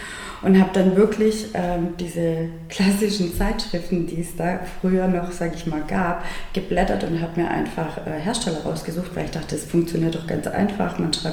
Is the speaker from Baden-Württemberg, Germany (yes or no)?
yes; Baden-Württemberg, Germany; Genau, also ich bin im Schwarzwald geboren und aufgewachsen.